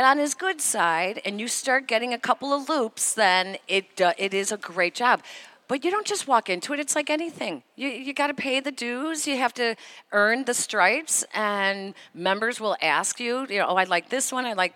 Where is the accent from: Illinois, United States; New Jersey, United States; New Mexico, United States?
Illinois, United States; Chicago; now in Medina, United States; I grew up on the Northwest side, and I came out to the Medina area because my husband grew up out here.